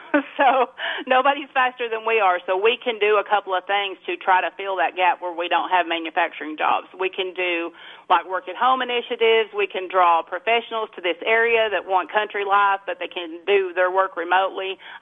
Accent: Tennessee, United States; So I was born and raised here in Clay County. You know, I went to kindergarten here. My grandmother raised me, and we lived out on Pea Ridge

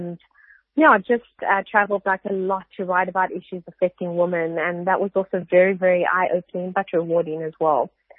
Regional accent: Cape Town, Western Cape, South Africa; So I grew up in basically in Cape and in Table View. And I really, really loved growing up close to the beach

